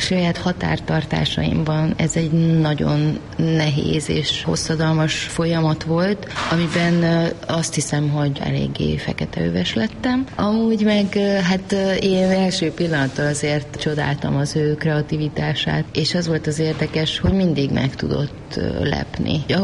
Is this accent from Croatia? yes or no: no; Târgu Mureș, Mureș County, Romania; born or raised there